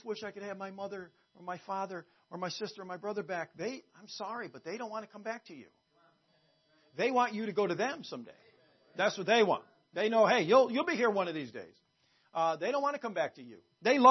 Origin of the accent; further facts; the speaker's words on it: Moses Lake, Washington, United States; born there; I was born in the state of Washington, Moses Lake, Washington. I wasn't born in a lake. I was born in the city of Moses Lake.